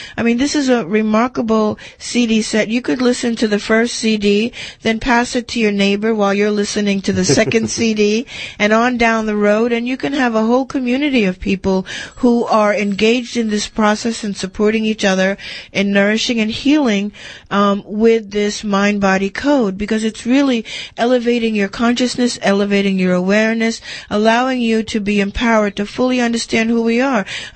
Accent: Bronx, New York, United States; You know, I grew up in the Bronx. I used to live on Davidson Avenue in the Bronx and went to elementary school.

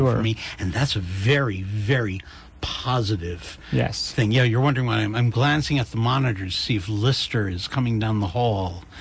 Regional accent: New York City, New York, United States; I grew up in Jackson Heights. And when I was young, it was called Queer Alley.

